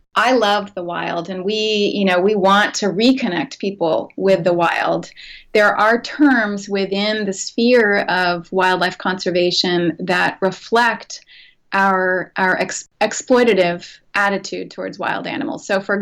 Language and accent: English; East Coast, United States; I come from the East Coast, where we call them coyote